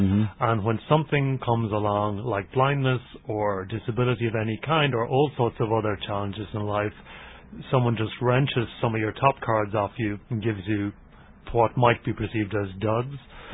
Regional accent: Ireland; I think in Ireland, we're very lucky to have, as Irish people, an equality around things like this.

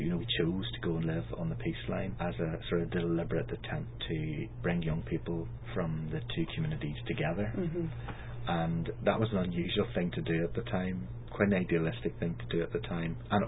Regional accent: Belfast, Northern Ireland, United Kingdom; I'm a Protestant from the Shankill Road

